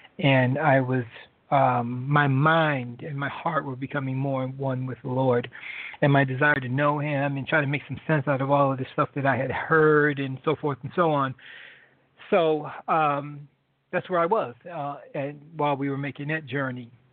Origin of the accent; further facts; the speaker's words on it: Connecticut, United States; also born or lived in Boston; now in Atlanta, United States; We know that. I grew up in New England. I come from New England. Yes, I'm a Patriots fan. I grew up in Connecticut, and I came to Atlanta, Georgia from Boston, Massachusetts, which I lived there for 15 years.